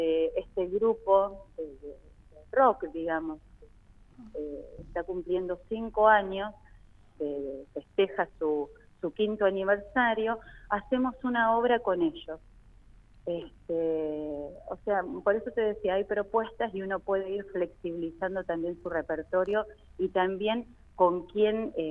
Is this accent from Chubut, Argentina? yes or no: no; Viedma, Río Negro, Argentina; Porque de hecho somos muchos de Viedma y estamos cantando en Patagones.